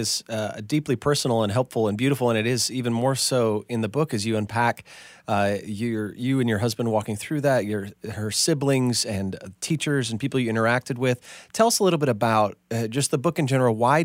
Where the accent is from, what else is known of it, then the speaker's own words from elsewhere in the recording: Edenton, North Carolina, United States; also born or lived in Connecticut; missed Edenton, now that we lived in Connecticut, I was beginning to understand why my new friends saw my hometown as racist.